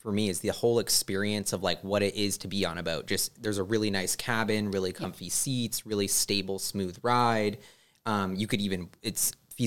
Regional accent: Seattle, Washington, United States; I grew up in Seattle, just surrounded by waterways. The lake, the Puget Sound, the ferry system is, like, a big part of life there.

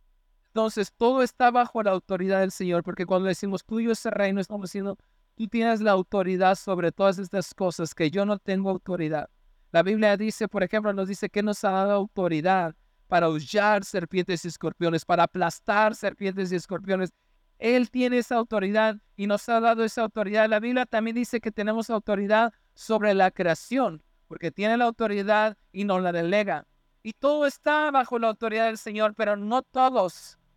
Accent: Coacalco, State of Mexico, Mexico; Voy a poner un ejemplo en Coacalco. Yo soy de Coacalco.

